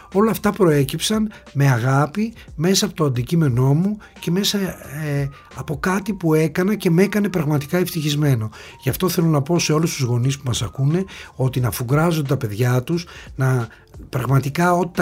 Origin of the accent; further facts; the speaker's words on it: Neochori, Western Greece, Greece; now in Athens, Greece; Νεοχώριο Μεσολογγίου. Οπότε μετά, ερχόμενος στην Αθήνα, πήγα και γράφτηκα σε μια σχολή